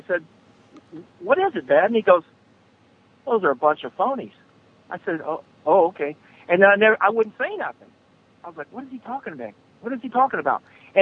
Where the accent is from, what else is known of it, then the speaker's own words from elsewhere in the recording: Springfield, United States; when I was a little kid, Bob, we'd go by the Caterpillar plant in my hometown in Springfield, a huge fucking plant.